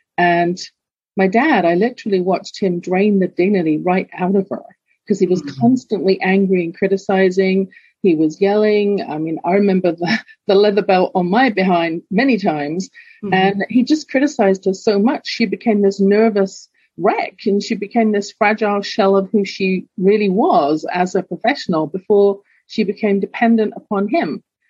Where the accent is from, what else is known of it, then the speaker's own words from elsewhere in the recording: London, United Kingdom; now in Canada; You can tell from my accent, I wasn't born in Canada. I'm actually originally from London, England.